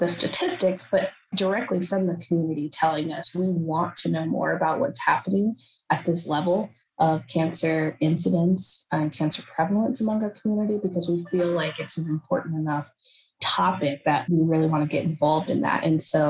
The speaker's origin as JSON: {"language": "English", "region": "Missouri", "country": "United States", "tie": "born or raised there", "also_born_or_lived": "Louisiana, United States", "said": "which is where I was born. We moved to Missouri whenever I was 6 years old. Growing up in Missouri is definitely different being away from my tribe"}